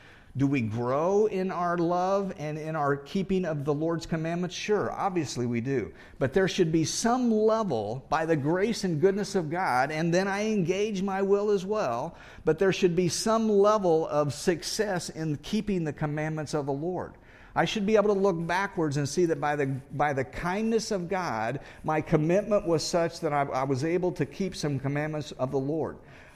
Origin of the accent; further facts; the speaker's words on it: United States; I'm an American. I get that.